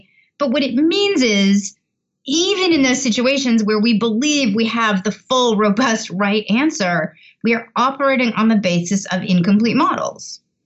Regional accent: Canada; I'm Canadian and I am one of the few Canadians who has never played ice hockey ever

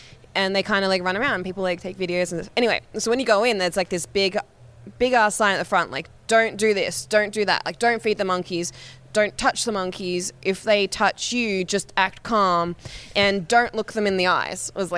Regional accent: Australia; even though I'm from Australia.

